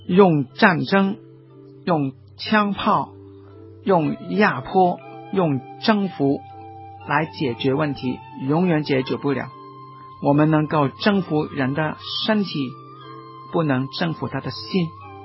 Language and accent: Chinese; Hong Kong; 我们香港每年的人的生产总值已经有3万块美金